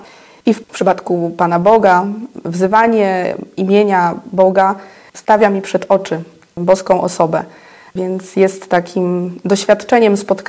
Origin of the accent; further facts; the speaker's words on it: Ostrów Wielkopolski, Greater Poland Voivodeship, Poland; I mój mąż Marcin. Jesteśmy z Ostrowa Wielkopolskiego.